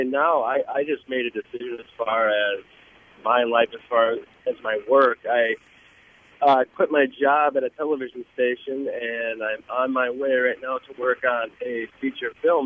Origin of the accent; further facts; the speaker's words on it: La Crosse, Wisconsin, United States; I went to film school and, went back to my hometown, La Crosse, and started working at a TV station.